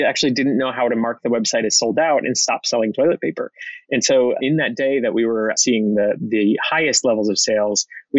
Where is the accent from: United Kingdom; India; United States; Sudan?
United States; accent: American; as you can tell from my accent, I'm American